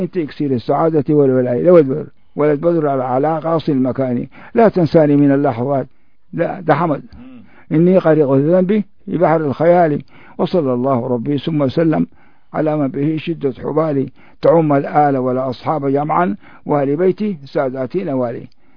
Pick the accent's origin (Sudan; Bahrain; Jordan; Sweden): Sudan; Al Jereif West, Khartoum; قلت له أنا من الجريف الغربي